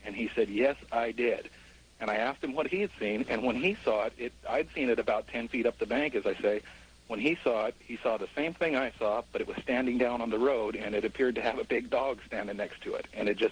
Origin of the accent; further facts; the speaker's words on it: Aloha, Oregon, United States; from Aloha.